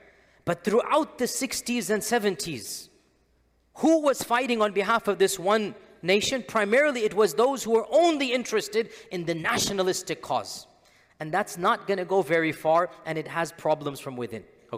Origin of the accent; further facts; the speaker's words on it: Pakistan; I am Pakistani, he is Bengali, he is Egyptian, he is Lebanese, he is Syrian.